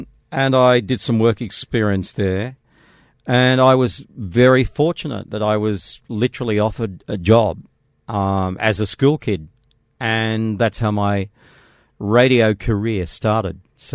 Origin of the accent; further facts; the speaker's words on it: Nowra, New South Wales, Australia; at the age of 16, I started hanging around a radio station in my hometown of Nowra